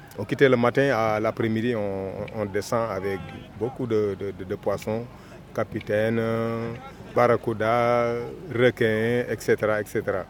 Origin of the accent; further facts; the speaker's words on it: Saint-Louis, Senegal; Je suis originaire de la région de Saint-Louis du Sénégal. Mais j'ai longuement duré ici puisque depuis 1975 jusqu'à présent, je suis ici à Linkin.